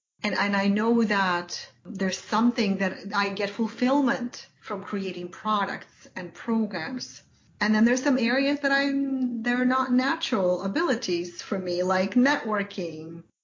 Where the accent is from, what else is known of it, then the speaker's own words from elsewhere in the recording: Ukraine; moved away as an adult; You know, I came from Ukraine as a classical music teacher, and I had to change my profession so that I could actually support my family here.